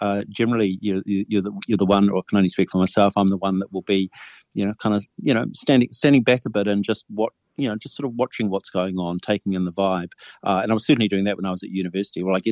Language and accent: English; Dunedin, Otago, New Zealand; Yeah, well, I was from Dunedin, so I was a Scarfie